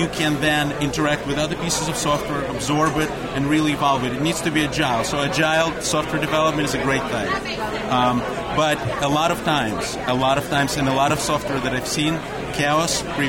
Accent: Ukraine; now in United States; I'm originally from Ukraine. I came here in 1991, went to school here.

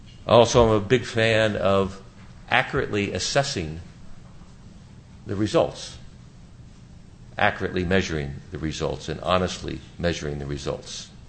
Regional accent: Phoenix, Arizona, United States; you know, I'm reminded in my hometown, which is the Phoenix area, I recently went to a middle school, which is called Basis.

